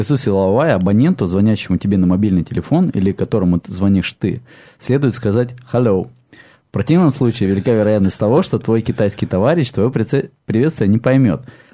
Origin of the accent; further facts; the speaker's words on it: Russia; Не, меня просто спрашивают, откуда я говорю, просто из России.